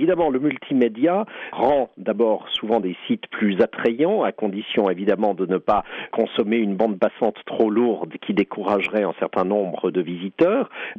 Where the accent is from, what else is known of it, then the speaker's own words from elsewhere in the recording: Fribourg, Switzerland; born there; je suis né à Fribourg, en Suisse, en 1957.